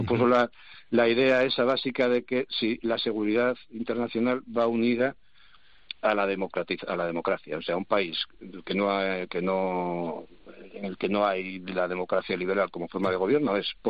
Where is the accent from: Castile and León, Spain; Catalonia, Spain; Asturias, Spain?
Asturias, Spain; yo soy asturiano